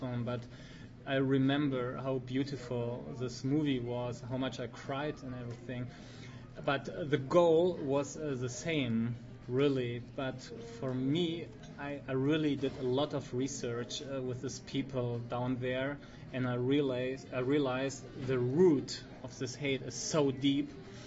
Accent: Germany; I am from Germany

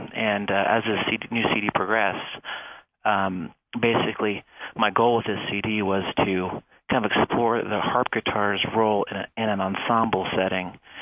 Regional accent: Muncie, Indiana, United States; I'm from Indiana originally, and I was living in Indianapolis from about 2002 to about a year and a half ago. But I recently relocated to Colorado. But yeah, and I grew up in Muncie, Indiana.

